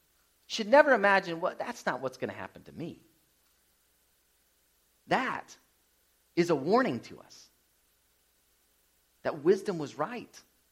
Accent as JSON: {"language": "English", "region": "Midwest", "country": "United States", "tie": "born or raised there", "also_born_or_lived": "Florida", "said": "When we grew up in the Midwest, Laura and I, we know that tornadoes just kind of pop up."}